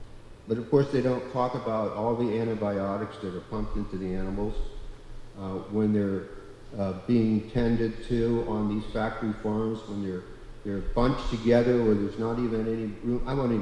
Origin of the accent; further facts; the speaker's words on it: Miami, Florida, United States; Like when I was a kid growing up in Miami, in those days at least, which was really a long time ago, you could walk down the block and you could pick mangoes